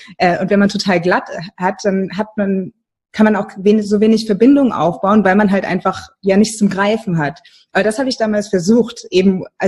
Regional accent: Mainz, Rhineland-Palatinate, Germany; weil ich komme aus Mainz, da hat man irgendwie Karnevals- oder Faschingssachen

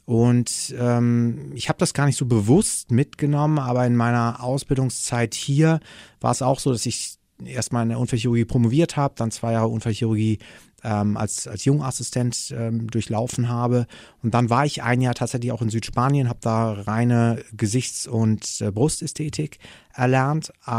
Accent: Brazil; ich bin in Brasilien geboren. Ich habe von Kindesbeinen an diese Schere in der Gesellschaft erlebt

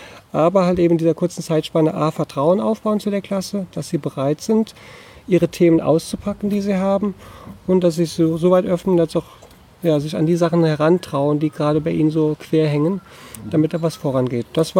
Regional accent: Rhineland-Palatinate, Germany; im Hunsrück, in meiner Heimat

